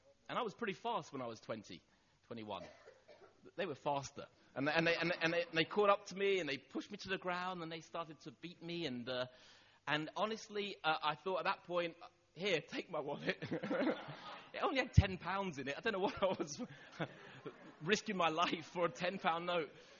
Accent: London, United Kingdom; that's what you do when you're a young teenager growing up in London.

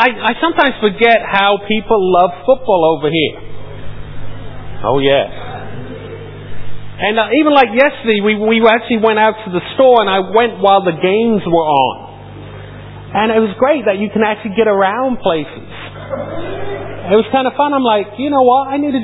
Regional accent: Norwich, East of England, United Kingdom; as you guys know, I grew up in Norwich

